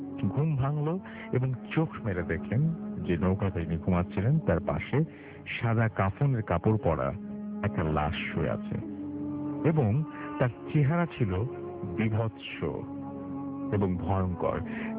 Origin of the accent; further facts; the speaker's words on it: Nawabganj, Dhaka Division, Bangladesh; আমাদের গ্রামের বাড়ি ঢাকা জেলার নবাবগঞ্জ থানার কোনো একটি গ্রামে